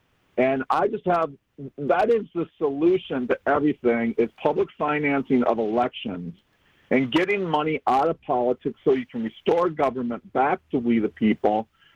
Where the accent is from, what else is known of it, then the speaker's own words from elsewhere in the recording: Wisconsin, United States; I'm originally from Pepin County in Wisconsin.